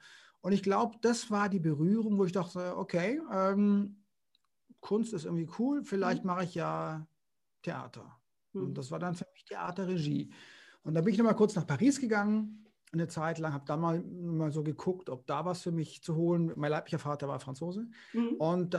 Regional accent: Konstanz, Baden-Württemberg, Germany; Also ich bin gegenüber von einem der letzten Bauern groß geworden in Konstanz am Bodensee.

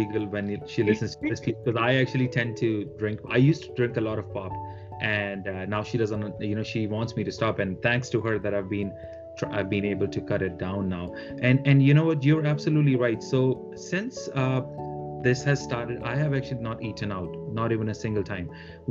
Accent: India; English is a second language; we are from India.

